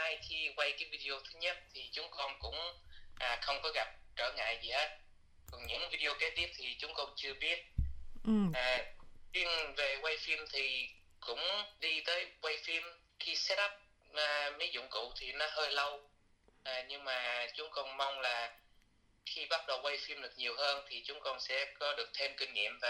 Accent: Australia; Vietnamese is a second language; Dạ, con được sinh ra và lớn lên tại Úc.

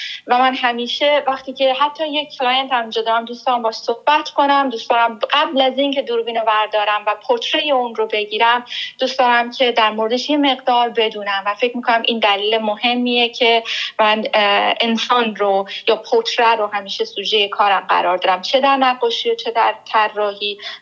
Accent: Iran; من یک ایرانی هستم و یک تجربیات و یک داستانهای مخصوص خودم رو دارم

